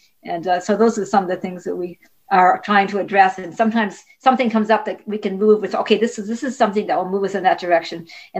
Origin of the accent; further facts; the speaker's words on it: Milwaukee, Wisconsin, United States; I'm originally from Milwaukee.